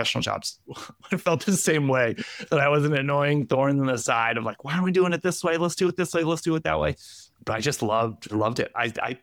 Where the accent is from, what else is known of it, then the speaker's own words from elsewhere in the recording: Brooklyn, New York, United States; also born or lived in Boston; Yeah, grew up in Park Slope in Brooklyn, and then moved to the burbs around Boston.